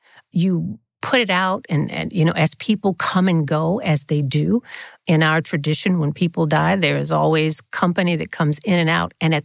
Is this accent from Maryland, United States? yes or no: no; Mobile, Alabama, United States; Pound cake means so much to me. It's a throwback to my growing up in Mobile. And my mother made pound cake